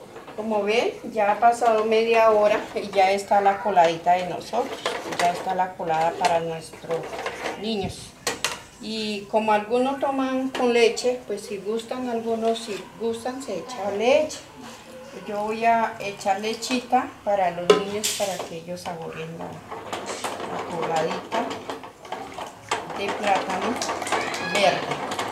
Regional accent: Vaupés, Colombia; soy del Vaupés, soy etnia de Sana.

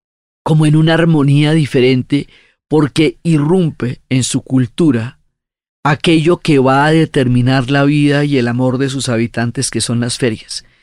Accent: Colombia; eso es parte de la diversidad impresionante que somos los colombianos

